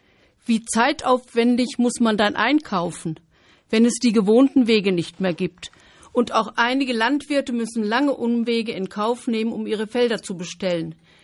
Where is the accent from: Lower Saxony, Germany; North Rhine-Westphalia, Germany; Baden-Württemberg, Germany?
Lower Saxony, Germany; Meppen; also born or lived in Bad Homburg; ich bin in Fulln geboren und in Meppen aufgewachsen. 35 Jahre habe ich nicht in meiner Heimat gelebt. Mein Mann und ich sind gerne nach Meppen gekommen, ins Emsland gezogen. Wir kamen aus Bad Homburg